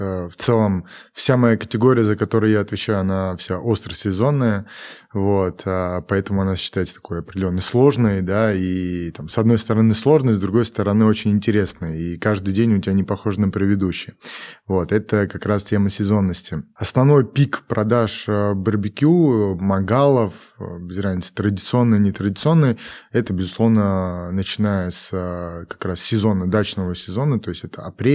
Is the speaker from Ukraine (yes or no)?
no; Georgia; Я, наверное, я вообще грузин, вот.